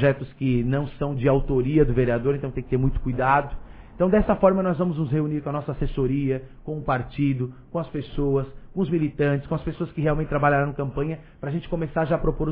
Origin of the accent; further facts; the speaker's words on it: Urussanga, Santa Catarina, Brazil; que é o bairro Nova Itália, que é a comunidade onde eu nasci, onde eu me criei